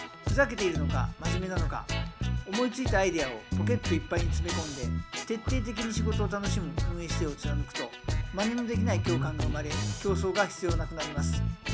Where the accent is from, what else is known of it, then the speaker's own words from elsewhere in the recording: Kansai, Japan; 私関西から来てますけども、特に関西は